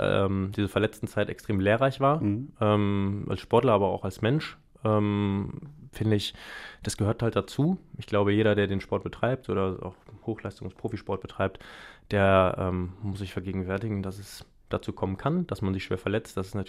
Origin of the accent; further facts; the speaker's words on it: Essen, North Rhine-Westphalia, Germany; Ja, da ich da aufgewachsen bin und mein Bruder und meine Mutter auch noch weiterhin dort wohnen, bin ich dem Stadtteil schon sehr verbunden.